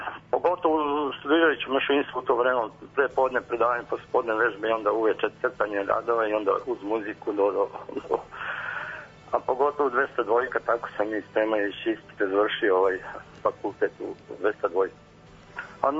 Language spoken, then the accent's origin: Serbian; Vojvodina, Serbia; born there; sam se vratio u rodnu kuću, ovde sam obnovio u Banatu. Ja sam rođen u kući na Kori Nemačkoj, to je stara kuća, 100 godina.